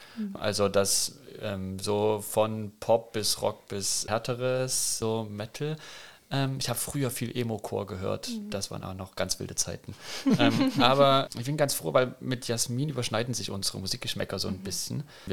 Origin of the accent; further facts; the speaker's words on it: Chemnitz, Saxony, Germany; born there; Ich bin gebürtiger Chemnitzer. Das ist eine Großstadt in Sachsen.